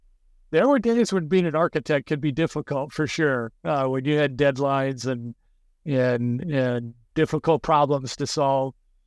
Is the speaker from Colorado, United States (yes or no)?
yes; Denver, Colorado, United States; Yeah, I grew up largely in Denver, Colorado, and parents were divorced when I was young